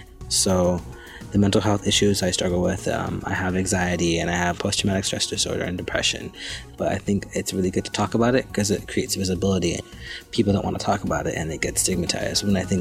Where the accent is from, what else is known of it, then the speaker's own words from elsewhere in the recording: San Jose, California, United States; I'm from San Jose, from the Bay, South Bay.